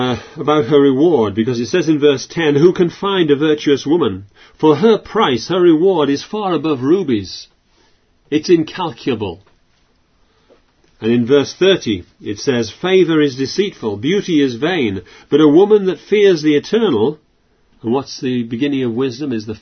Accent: Yorkshire and the Humber, United Kingdom; I remember as a child growing up on the North York Moors, where, you know, Heriot country.

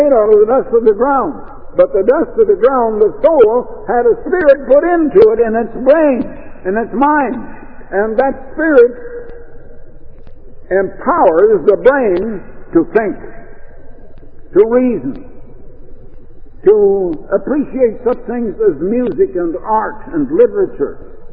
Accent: Iowa, United States; now in Oregon, United States; when we came out to Oregon in 1924, and when we came from Iowa, and when we arrived out in Oregon

